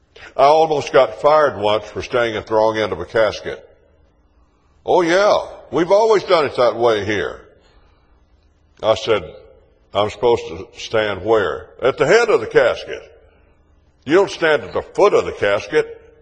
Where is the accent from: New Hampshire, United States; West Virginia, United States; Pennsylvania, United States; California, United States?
West Virginia, United States; the church is in my hometown in southern West Virginia.